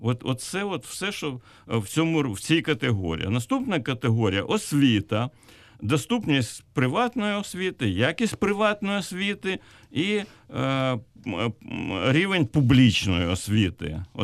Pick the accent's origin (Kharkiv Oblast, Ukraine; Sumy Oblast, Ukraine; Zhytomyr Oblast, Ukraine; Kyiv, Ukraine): Kyiv, Ukraine; я це кажу як киянин